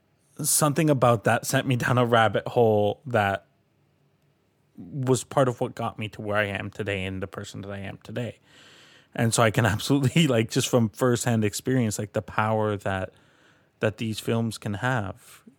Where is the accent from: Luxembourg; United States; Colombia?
Colombia; countries like my home country of Colombia, right?